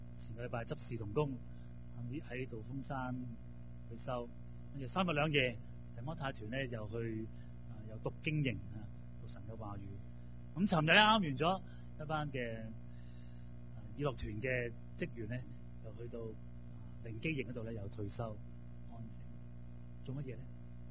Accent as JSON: {"language": "Chinese", "country": "Hong Kong", "said": "有时我们都是香港人，真的很实际，我们都很实际"}